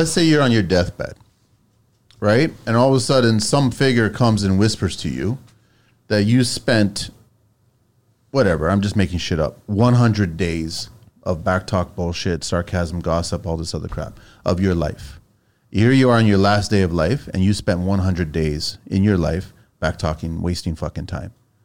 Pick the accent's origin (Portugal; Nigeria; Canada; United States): Portugal; Pico, Azores; So everyone knows I'm from Pico. That's where my family tree is from.